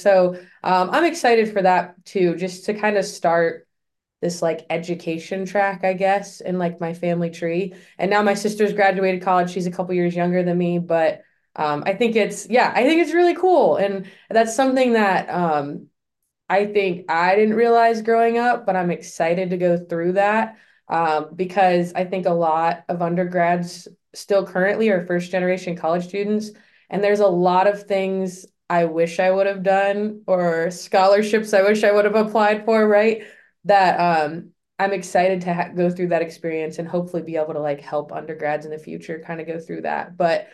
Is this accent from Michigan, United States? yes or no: yes; Michigan, United States; born there; also born or lived in Stillwater, Oklahoma; So I actually went to school in Oklahoma, which is crazy, but I was born in Michigan and there was no way I was going to Ohio State.